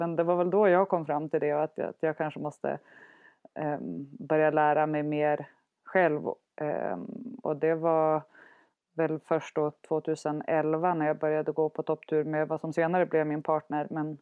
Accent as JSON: {"language": "Swedish", "town": "Umeå", "region": "Västerbotten County", "country": "Sweden", "moved": "yes", "lives_now": "Tromsø, Norway", "said": "Jag är 39 år. Jag kommer från Umeå, Sverige. Bor numera i Tromsö, Norge."}